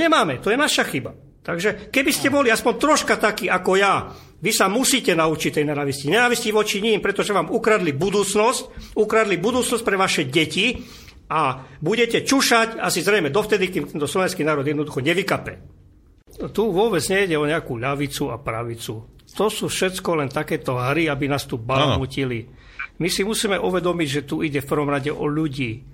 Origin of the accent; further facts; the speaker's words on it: Poprad, Prešov Region, Slovakia; dokonca vodu, priamo u nás v Poprade